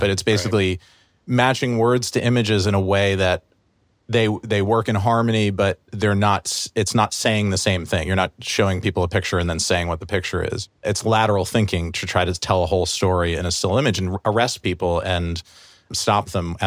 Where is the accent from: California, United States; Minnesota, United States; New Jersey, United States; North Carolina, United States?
New Jersey, United States; So like Craig, I grew up in New Jersey. I did not have any way into the business.